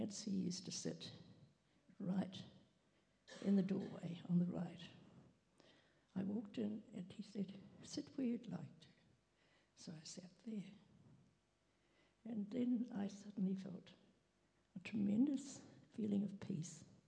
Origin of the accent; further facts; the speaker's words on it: Te Aroha, Waikato, New Zealand; I come from Te Araha and lived opposite the Catholic Church.